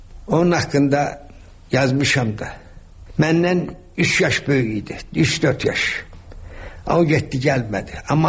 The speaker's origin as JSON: {"language": "Azerbaijani", "region": "Shaki", "country": "Azerbaijan", "tie": "born or raised there", "said": "Mən uşaqlıqda böyük həyətimiz vardı Şəkidə."}